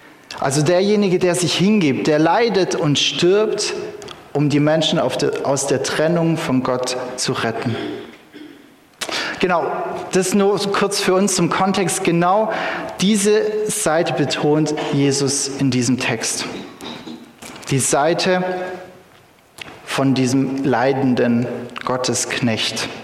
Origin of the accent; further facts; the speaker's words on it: Baden-Württemberg, Germany; Ich freue mich, hier bei euch in Sindelfingen sein zu dürfen. … habt ihr ja schon gehört. Ich komme ursprünglich aus der Ulmer Gegend und studiere gerade an der ITA in Bad Liebenzell.